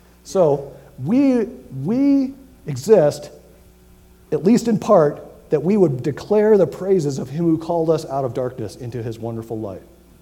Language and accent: English; Miami, Florida, United States; a church that I grew up in Miami